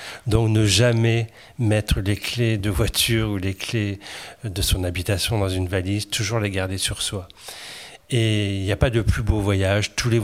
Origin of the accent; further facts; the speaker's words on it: Brest, Brittany, France; born there; j'ai 58 ans et je suis né à Brest en 1960.